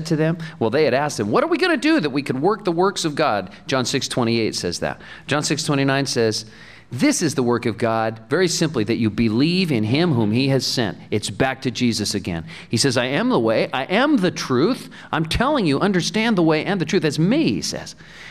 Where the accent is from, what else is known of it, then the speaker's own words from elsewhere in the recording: Santa Cruz, California, United States; I grew up in Santa Cruz, California, where houses shake a lot, and where a lot of times they'll just fall right off a hillside.